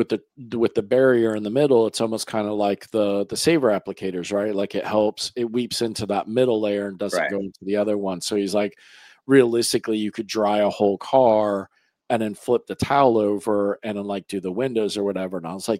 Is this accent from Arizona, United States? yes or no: no; Florida, United States; I say that cause I'm from Florida where everything's flat.